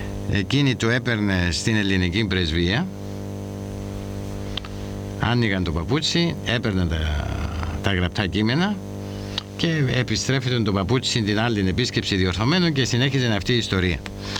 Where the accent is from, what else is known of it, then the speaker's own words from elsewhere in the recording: Greece; είμαι Έλληνας και πιστεύω στην ελευθερία και στον αγώνα για την ελευθερία της πατρίδας μου.